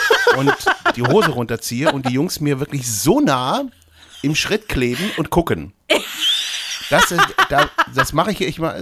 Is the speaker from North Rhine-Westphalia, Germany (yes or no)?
yes; Cologne, North Rhine-Westphalia, Germany; Ich bin ja Kölner